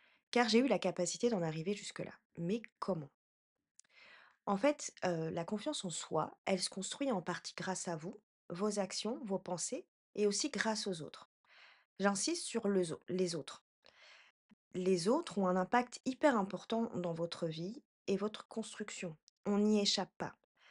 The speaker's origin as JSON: {"language": "French", "country": "Belgium", "accent": "Belgian", "moved": "as an adult", "lives_now": "Paris, France", "said": "J'ai 35 ans, je suis belge et je vis à Paris depuis 6 ans. Et oui, déjà. Donc il se pourrait que de temps en temps, vous entendiez encore mon accent belge qui ressurgit."}